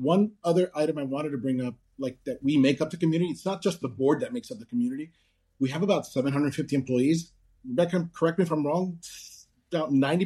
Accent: Weehawken, New Jersey, United States; also born or lived in Union City; You know, I grew up here. I grew up in Weehawken in Union City.

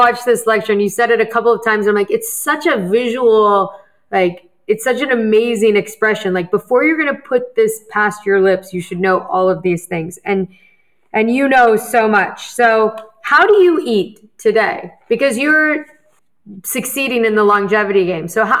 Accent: Midwest, United States; also born or lived in New York; I grew up in the Midwest, and then I went to college in New York.

